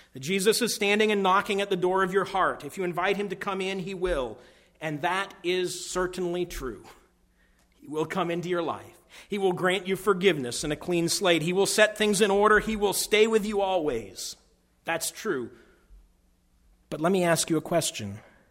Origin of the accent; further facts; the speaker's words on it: New England, United States; We're all New Englanders, and I'm from New England, so I can say this.